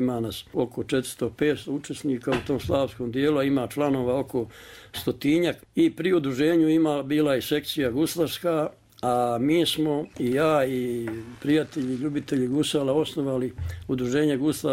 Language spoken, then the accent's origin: Serbian; Trešnjevica, Republika Srpska, Bosnia & Herzegovina; jer ja sam rođen u Hercegovini, u istočnom dijelu, na području nekadašnje opštine Ulog, a današnji Kalinovi, 55. godine u selu Trešnjevica